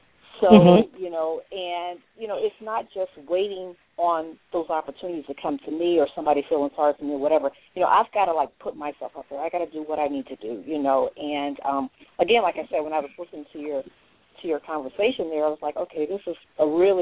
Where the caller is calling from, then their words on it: St. Louis, Missouri, United States; St. Louis, Missouri.